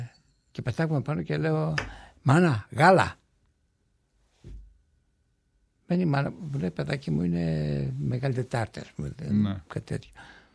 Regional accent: Xenoneri, Thessaly, Greece; Είναι το Ξενονέρι Καρδίτσας.

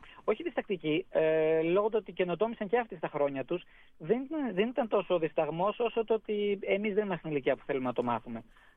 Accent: Kokkinogeia, Eastern Macedonia and Thrace, Greece; Ναι, είμαι από τα Κοκκινόγια Δράμας, είναι το χωριό μου.

